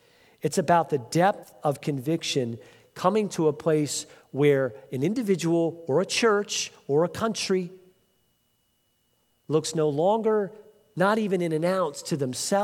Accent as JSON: {"language": "English", "region": "Northeast", "country": "United States", "tie": "born or raised there", "said": "Growing up in the Northeast, you know, you get these beautiful colors."}